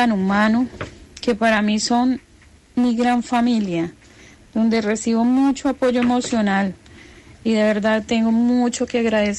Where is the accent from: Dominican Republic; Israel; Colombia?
Colombia; moved away as an adult; now in Huelva, Spain; Yo soy colombiana, tengo 49 años.